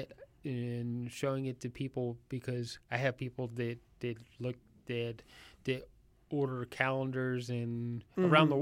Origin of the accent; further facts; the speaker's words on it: British Columbia, Canada; And we need, and as British Columbians, we need to cherish it and stop causing more regression by ripping down the forest and building useless dams.